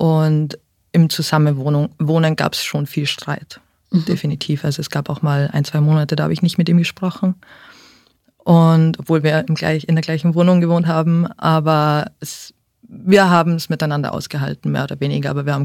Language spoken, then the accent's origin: German; Austria; also ich bin aus Österreich, da ist Schulsystem ein bisschen anders.